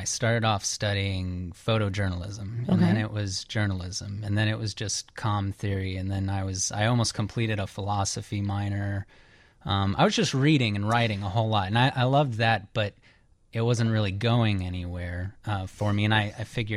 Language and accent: English; Phoenix, Arizona, United States; also born or lived in Flagstaff; now in Chicago, United States; I am originally from Phoenix, Arizona.